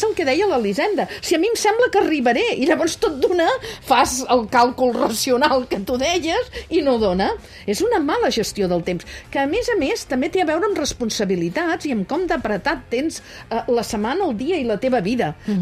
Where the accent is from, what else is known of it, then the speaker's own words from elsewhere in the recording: Catalonia, Spain; jo només faig que dir que sóc del Vallès Oriental